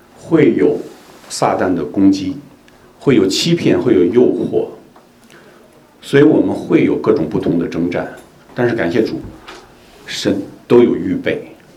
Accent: Beijing, China; moved away as an adult; now in Vancouver, Canada; 我出生在北京，我父母就是在北京认识结婚的

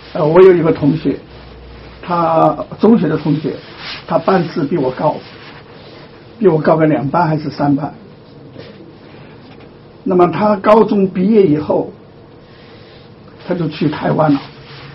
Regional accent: China; 那我们中国人啊，我们的中国，我们的祖先

